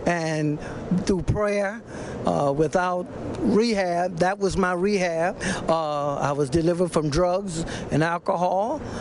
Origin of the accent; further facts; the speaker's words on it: Florida, United States; now in Philadelphia, United States; I'm from Florida, didn't know anybody but the young lady that I came here with in Philadelphia.